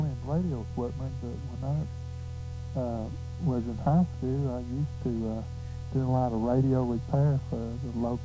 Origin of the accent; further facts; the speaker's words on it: Vicksburg, Mississippi, United States; born there; Yeah, I was born in Vicksburg, Mississippi. My family are Chinese, and in the Mississippi Delta region